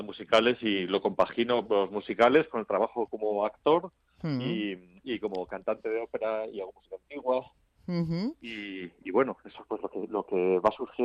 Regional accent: Pamplona, Navarre, Spain; now in Madrid, Spain; Sí, soy de Pamplona, te vaya la familia, pero vivo aquí en Malasaña desde hace muchísimos años ya.

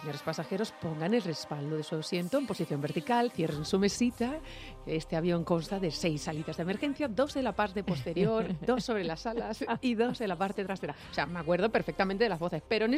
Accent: Extremadura, Spain; hay otra cosa que a mí me pirra muchísimo en mi tierra de Extremadura, que son los mantecados de vino.

